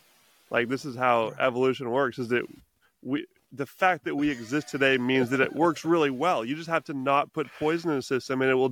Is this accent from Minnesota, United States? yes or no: no; Coupeville, Washington, United States; there was this little festival downtown in my hometown here of Coopville and Whidbey Island.